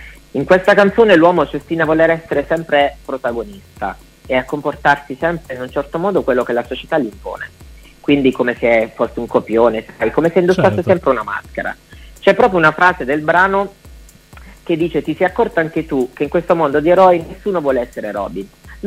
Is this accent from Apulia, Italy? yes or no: yes; Taranto, Apulia, Italy; Quindi abbiamo trovato una spiaggia qui nella provincia tarantina, perché noi siamo di Taranto